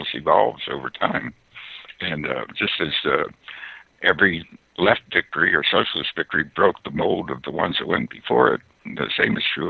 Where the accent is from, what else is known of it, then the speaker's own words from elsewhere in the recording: Elk River, Pennsylvania, United States; Well, just north of Pittsburgh. Yeah. My hometown's Elk River.